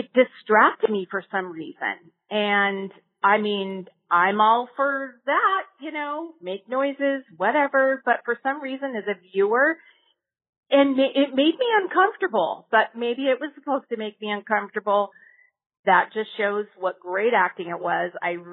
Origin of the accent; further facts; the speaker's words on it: Boston, Massachusetts, United States; born there; also born or lived in California; I was born in Boston.